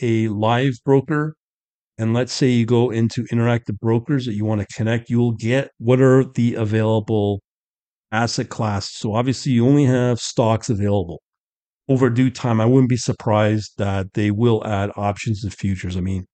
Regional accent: Canada; So TradeStation, from what I understand as a Canadian, I'm not allowed to work with TradeStation.

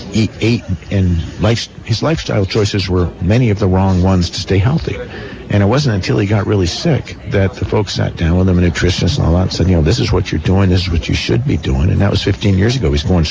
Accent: Vermont, United States; I'm from Windham County.

